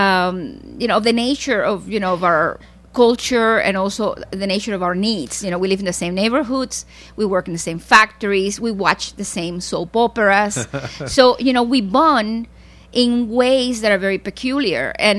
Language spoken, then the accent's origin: English; Santiago de Cuba, Cuba; moved away; The people of my hometown, for example, thought, you know, we were the ultimate. This is the ultimate town. You would never leave Santiago de Cuba, but we did leave.